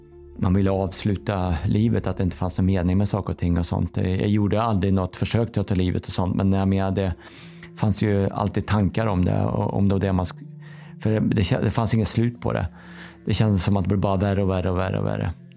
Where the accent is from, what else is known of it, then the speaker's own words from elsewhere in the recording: Karlstad, Värmland, Sweden; där jag kommer ifrån då, Karlstad, Kil så att säga